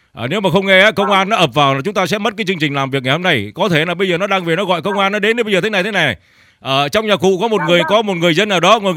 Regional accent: Northern Vietnam, Vietnam; born there; tôi là người đẻ tại Bắc Kỳ, sinh ra tại Bắc Kỳ, thưa cụ

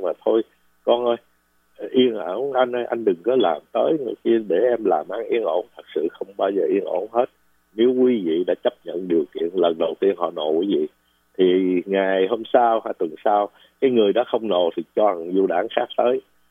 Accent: Ho Chi Minh City, Vietnam; hồi nhỏ chú ở Tôn Đảng ở Sài Gòn, thì chú cũng là du đảng.

